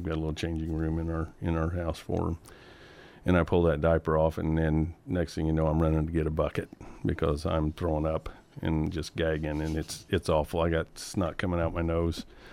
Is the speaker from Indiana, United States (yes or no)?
yes; Indiana, United States; Been in Johnson County my whole life. I don't know anywhere else to be.